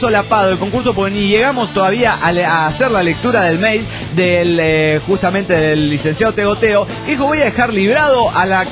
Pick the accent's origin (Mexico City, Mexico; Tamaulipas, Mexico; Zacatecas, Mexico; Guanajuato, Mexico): Mexico City, Mexico; del DF mexicano.